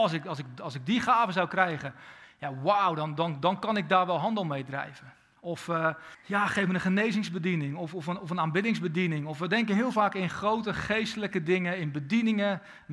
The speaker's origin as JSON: {"language": "Dutch", "country": "Netherlands", "said": "Soms als Nederlanders hebben we daar zelfs schroom over."}